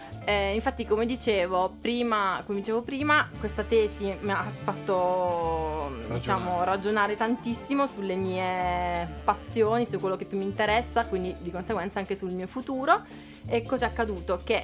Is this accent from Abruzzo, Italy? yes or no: no; Putignano, Apulia, Italy; io sono della provincia di Bari. Ho vissuto fino al novembre a Putignano, che è un paesino sud-est appunto di Bari.